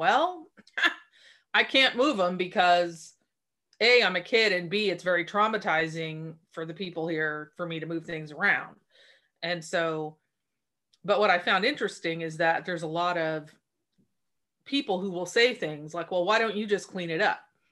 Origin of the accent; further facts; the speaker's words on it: Port Angeles, Washington, United States; I grew up in Port Angeles, Washington. I eagerly awaited the day when I could get out of there.